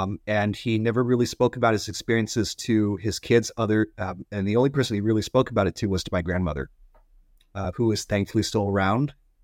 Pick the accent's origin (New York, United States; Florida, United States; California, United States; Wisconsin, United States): California, United States; Irvine; I live in Irvine. I grew up in Irvine. Irvine is, it is very Asian these days